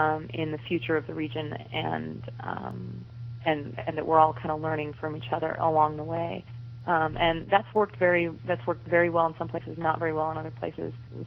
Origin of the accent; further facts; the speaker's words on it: Dutton, Montana, United States; So the pilot town, of course, is going to be my hometown, which is called Dutton, Montana.